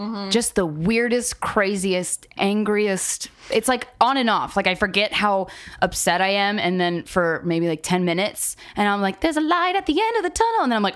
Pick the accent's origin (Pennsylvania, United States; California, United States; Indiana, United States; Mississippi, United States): Pennsylvania, United States; Pennsylvania, Eastern Pennsylvania, specifically Montgomery County? I am doing stand up. I'm headlining my hometown.